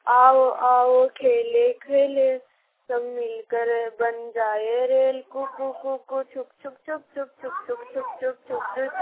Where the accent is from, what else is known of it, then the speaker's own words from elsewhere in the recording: Hasnatand, Jharkhand, India; हसना turned की रहने वाली हूँ, जिला बोकारो से।